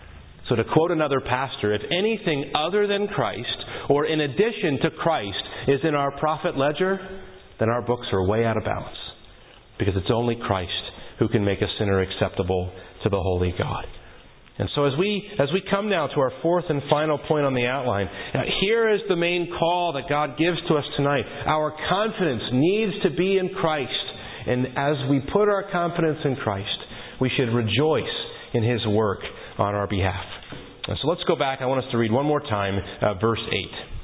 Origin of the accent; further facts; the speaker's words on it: West Virginia, United States; we got a professional hockey team, minor league, but a professional hockey league team in our hometown in Little West Virginia.